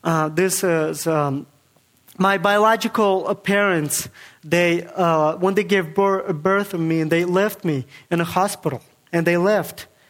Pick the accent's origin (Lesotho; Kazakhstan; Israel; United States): Kazakhstan; I'm from Kazakhstan. Kazakhstan is the number 9th largest country in the world. And I'm not from Mexico.